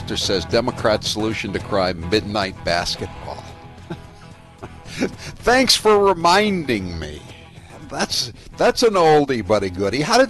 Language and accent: English; Portland, Maine, United States; I'm from Portland, Maine, and you know, we were always the poor relation, the much more hard scrabble city than Portland, Oregon.